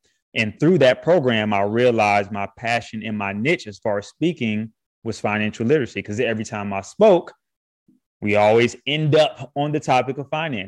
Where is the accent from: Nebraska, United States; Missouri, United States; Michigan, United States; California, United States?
Michigan, United States; now in Jackson, United States; So when I moved from Michigan and I came down to Jackson, Mississippi to attend Jackson State